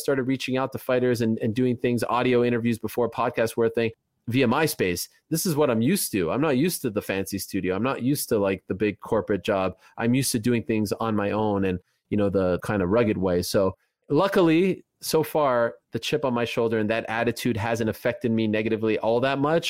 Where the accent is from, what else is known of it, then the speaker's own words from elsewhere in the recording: Montreal, Quebec, Canada; growing up in Montreal, where else?